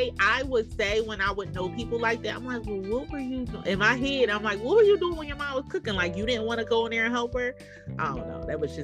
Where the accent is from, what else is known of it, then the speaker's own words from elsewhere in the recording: Philadelphia, Pennsylvania, United States; I growing up in Philly, it's not in Philly. I feel like when we grew up, it wasn't really a lot of Haitian people around.